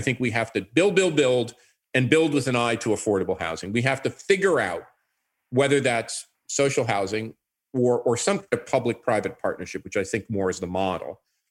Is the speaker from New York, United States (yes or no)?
yes; New York City, New York, United States; as a New Yorker, always hated him.